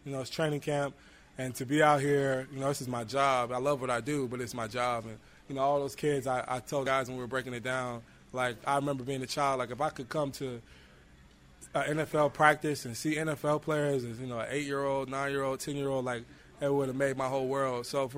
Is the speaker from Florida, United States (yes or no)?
yes; Tampa, Florida, United States; Tampa, Florida.